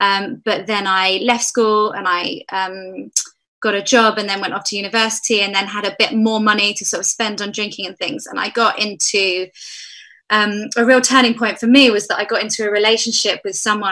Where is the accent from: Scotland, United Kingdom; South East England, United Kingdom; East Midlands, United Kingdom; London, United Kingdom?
London, United Kingdom; because I grew up in London around teenagers, there was lots of drinking, there was lots of going to the park